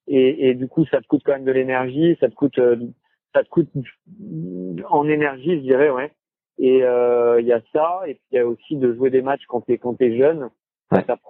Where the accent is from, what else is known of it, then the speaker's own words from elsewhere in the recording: Cannes, Provence-Alpes-Côte d'Azur, France; De Cannes.